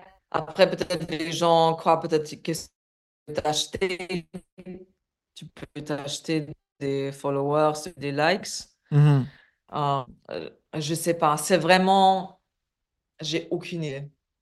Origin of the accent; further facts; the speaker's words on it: Poland; French is a second language; now in Austria; je suis polonaise. J'habite là toute ma vie, les gens croient que je suis autrichien parce que j'ai l'accent.